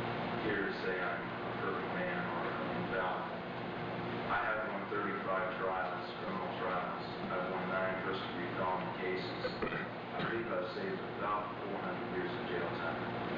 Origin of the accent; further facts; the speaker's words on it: United States; I thought I was just driving a Corvette because I'm an American and I don't want to drive a foreign car